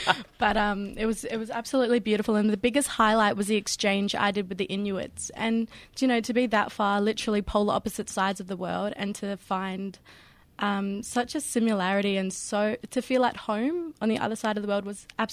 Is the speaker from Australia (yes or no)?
yes; Derby, Western Australia, Australia; now in Melbourne, Australia; so I'm from Derby in the Kimberleys, and I've just moved to Melbourne, so it really is that urban dreaming for me now, as I grew up quite traditional and I'm in the big smoke.